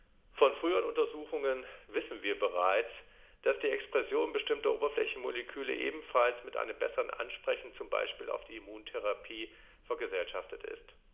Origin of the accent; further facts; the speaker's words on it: Dresden, Saxony, Germany; den wissenschaftlichen Austausch mit Kolleginnen und Kollegen in meiner Heimatstadt Dresden